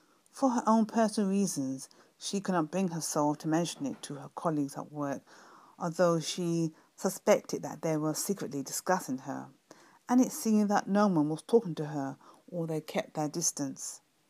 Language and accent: English; London, United Kingdom; from London, UK, and I'm going to share with you another story